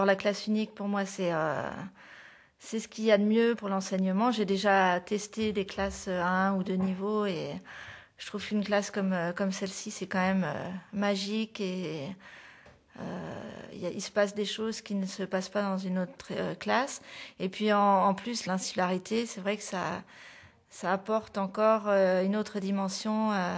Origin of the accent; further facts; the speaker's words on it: Lorient, Brittany, France; je suis originaire de Lorient, donc pas très très loin, je suis quand même... du bord de la mer.